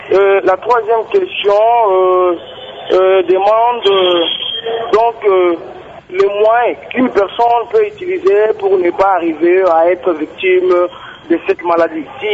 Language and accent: French; Kindu, Maniema, DR Congo; même ici chez nous, à Kindou, ça se trouve, il y a la présence de cette maladie.